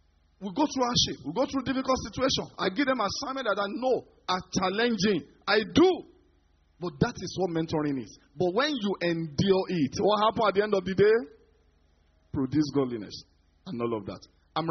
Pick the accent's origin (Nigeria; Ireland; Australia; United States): Nigeria; Jos, Plateau; I told you I came from Jos.